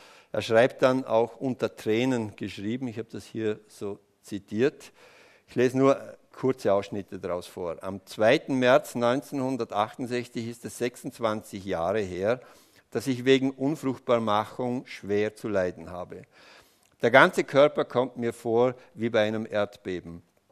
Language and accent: German; Altach, Vorarlberg, Austria; Ich habe zwei Heimatbücher hauptverantwortlich gemacht, nämlich das meiner Heimatgemeinde Altach